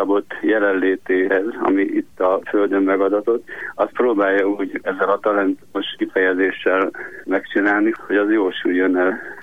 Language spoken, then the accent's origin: Hungarian; Heves, Hungary; Én egy mátraljai kisfaluból származom, Tebémes, egy zsákfalu, 301 néhány ember él ott